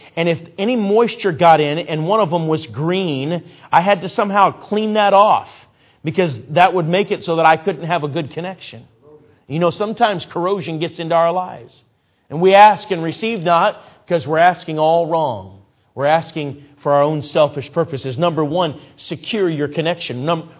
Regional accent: Minnesota, United States; You know, I grew up in Minnesota, and so sometimes folks need a little help on when to say amen in Minnesota.

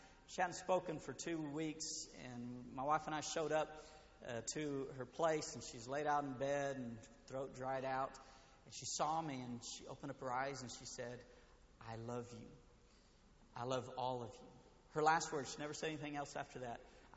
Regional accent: Brazil; English is a second language; I came from Brazil, so I'm a terrible speller of English.

